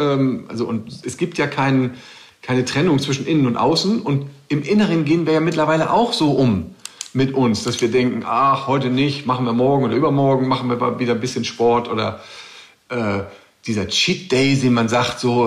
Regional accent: Hamburg, Germany; ich bin auch in Hamburg groß geworden, da hatte ich jetzt einen Garten.

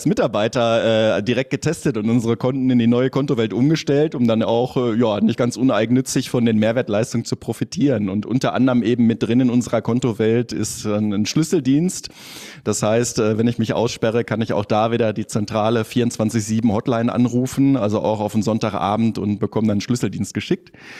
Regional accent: Dortmund, North Rhine-Westphalia, Germany; Ich komme aus Hombruch persönlich, wohne da auch.

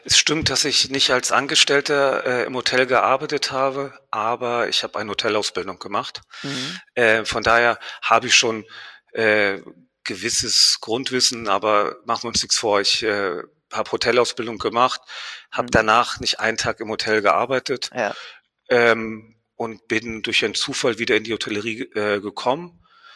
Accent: Spain; Also in Spanien geht man halt auch als Kind lange weg und meine Eltern haben mich schon mit 5, 6 im Club mitgenommen und so bin ich groß geworden.

